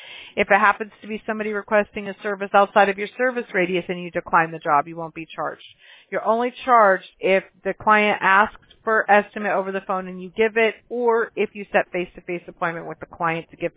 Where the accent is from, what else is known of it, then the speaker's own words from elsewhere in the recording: Mobile, Alabama, United States; born there; I was born in Mobile, Alabama, and all my family's from the South, so I understand. We got some woods back there, you know.